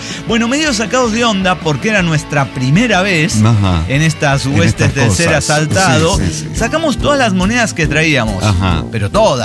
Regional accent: Durango, Mexico; Tal vez recuerden que yo soy originario de Durango.

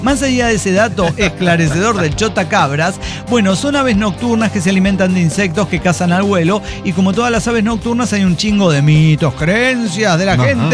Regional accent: Guatemala; Yo, como Chapín, le digo, como guate, nunca jamás había escuchado esto.

